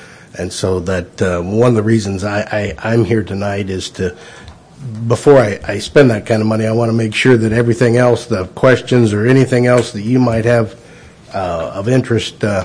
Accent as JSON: {"language": "English", "region": "Iowa", "country": "United States", "said": "it I'm from Iowa"}